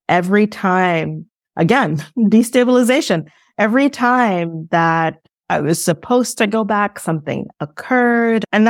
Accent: Brooklyn, New York, United States; also born or lived in Haiti; I was born in Haiti. I was raised in Brooklyn, New York.

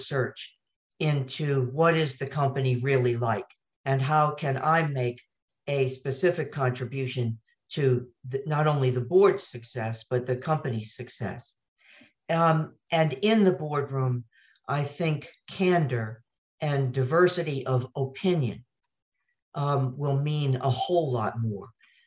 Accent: United States; and I'm speaking now as an American

